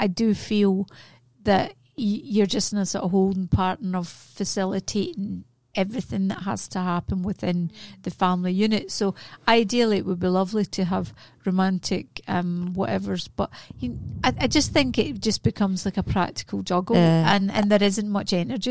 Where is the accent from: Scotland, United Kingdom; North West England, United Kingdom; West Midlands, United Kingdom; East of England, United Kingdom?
Scotland, United Kingdom; now in Australia; He's Australian and I'm Scottish.